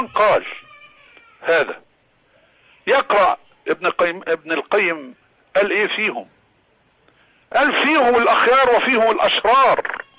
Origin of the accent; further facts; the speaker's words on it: Alexandria, Alexandria Governorate, Egypt; أنا من الإسكندرية وأعرف من هو